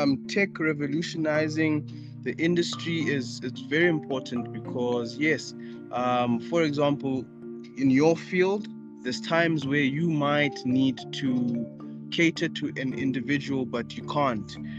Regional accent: Johannesburg, Gauteng, South Africa; if I'm from Joburg and I go to a varsity in Joburg

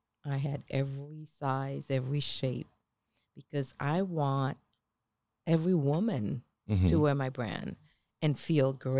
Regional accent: Boston, Massachusetts, United States; parents are mixed. Parents are from the island, but Boston, Massachusetts.

